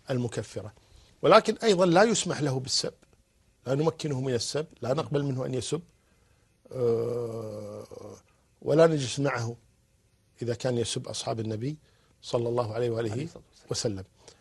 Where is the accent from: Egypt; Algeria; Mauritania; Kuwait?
Kuwait; وعندنا في الكويت نقول نشرق باسمه